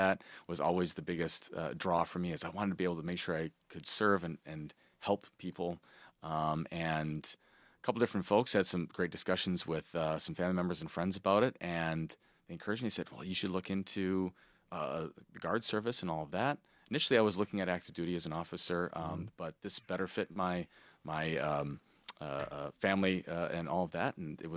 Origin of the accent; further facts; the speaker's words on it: Oshkosh, Wisconsin, United States; Yeah, so I grew up in Oshkosh, Wisconsin, and I had a great childhood, loved Wisconsin all the way.